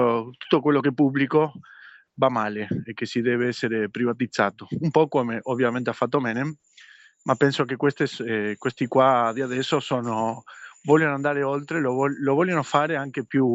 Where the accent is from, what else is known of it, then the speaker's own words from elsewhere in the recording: Argentina; Sì, io sono argentino, ma figlio di padovano, emigrato in Argentina con miei nonni, quindi sono argentino di nascita, ma ho...